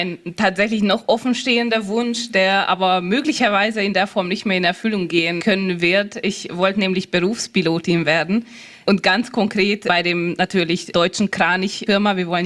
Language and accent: German; Hungary; now in Germany; Also ich komme ursprünglich aus Ungarn.